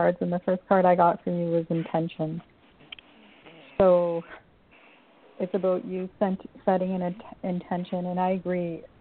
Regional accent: Canada; By the way, I'm also from Canada. Nice to meet you.

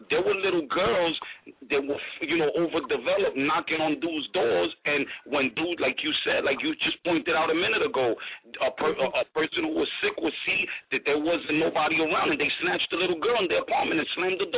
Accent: New York, United States; we grew up in the South Bronx over there in 167 and Sheridan Avenue.

